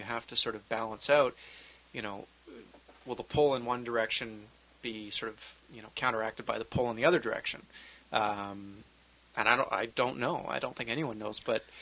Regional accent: Canada; I don't have a provincial identity. I'm a Canadian. I'm a Canadian first, and I always have been.

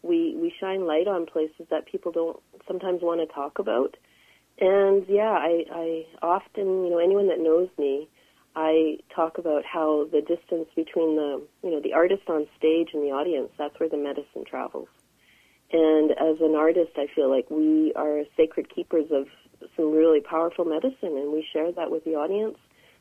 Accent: Calgary, Alberta, Canada; As a kid growing up in Calgary, as a young brown girl

